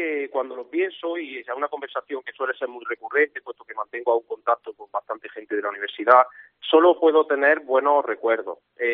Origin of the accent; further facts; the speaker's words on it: Mancha Real, Andalusia, Spain; además de la cercanía, puesto que yo soy originario de Mancha Real